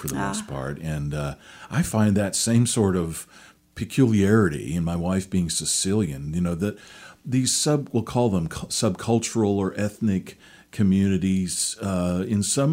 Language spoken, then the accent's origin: English; Seattle, Washington, United States; And I'm from Seattle.